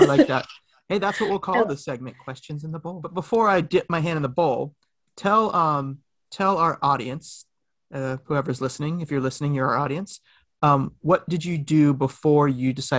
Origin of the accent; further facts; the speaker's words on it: Florida, United States; I grew up in Florida and I've seen a lot of taxidermy in my life because everything has taxidermy there.